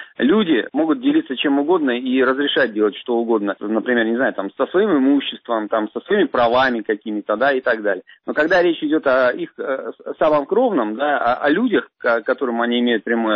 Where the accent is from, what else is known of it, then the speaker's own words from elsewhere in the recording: Krasnoyarsk Krai, Russia; Я, кстати, сам из Красноярского края. И дед мой жил в Красноярском крае, он герой Советского Союза.